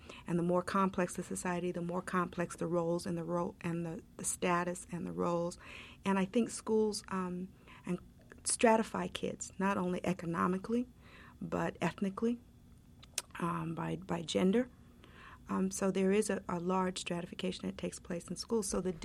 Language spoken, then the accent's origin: English; the North, United States; My upbringing is different from Mr. Moore's in that I was brought up in the North.